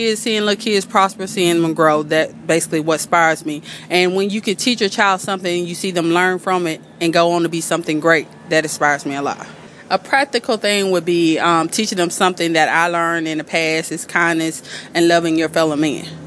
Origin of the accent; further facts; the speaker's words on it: Prattville, Alabama, United States; I'm from Prattville